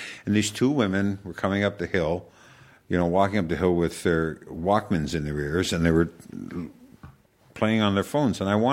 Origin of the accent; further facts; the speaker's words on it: Canada; I'm Canadian.